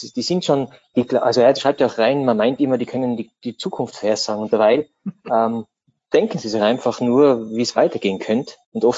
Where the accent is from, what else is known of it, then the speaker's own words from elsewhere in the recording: Austria; dass man einfach jedem, bei uns in Österreich Steuerpflichtigen, die Möglichkeit gibt